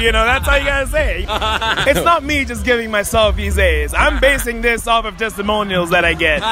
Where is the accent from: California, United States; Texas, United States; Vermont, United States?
California, United States; Orange County; I am from Orange County.